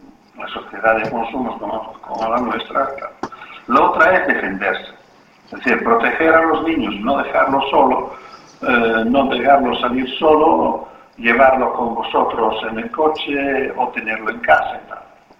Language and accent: Spanish; Fano, Marche, Italy; born there; Spanish is a second language; also born or lived in Rome; Yo nací en una pequeña ciudad de 60.000 habitantes, en el mar Adriático, a mitad de la península italiana, que se llama Fano. Y ya vivía en Roma, pero iba varias veces en Fano.